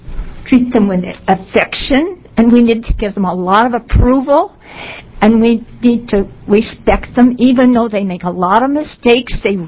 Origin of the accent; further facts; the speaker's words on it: California, United States; now in Oregon, United States; I'm up from California. I've been in Oregon 10 years.